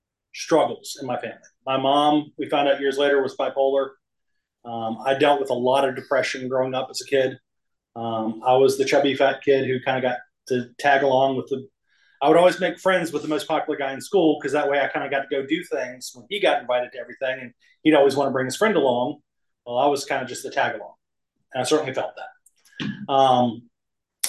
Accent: Chesterfield, Virginia, United States; also born or lived in South Carolina; but I was born in South Carolina, a little small town. My parents had wanted me to kind of get a little more exposure to the world. And, so they decided to move from South Carolina, up to Virginia, up to Chesterfield.

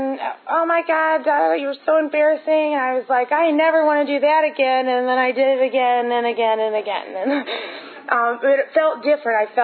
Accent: St. Louis, Missouri, United States; I grew up in St. Louis, and they have their annual state or some big convention called the Fall Classic at this big hotel every year.

